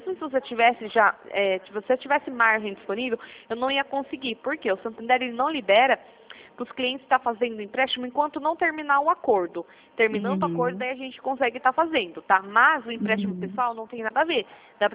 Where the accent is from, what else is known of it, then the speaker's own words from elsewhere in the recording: Piracicaba, São Paulo, Brazil; Eu sou aqui interior de São Paulo, Piracicaba.